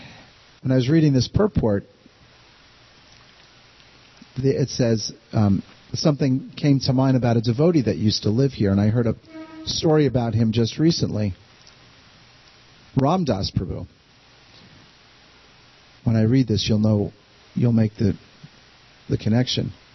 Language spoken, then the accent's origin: English; East Coast, United States; he was here and I grew up on the East Coast.